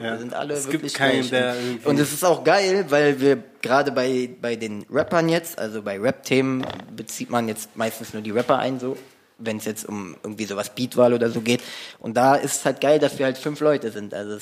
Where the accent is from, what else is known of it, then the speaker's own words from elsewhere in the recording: Berlin, Germany; Wir sind ja so viele, wir kommen aus komplett Neukölln. Ich bin in Britz auch zum Beispiel aufgewachsen. Mhm. Grenzallee bis Parchimallee habe ich immer gewohnt.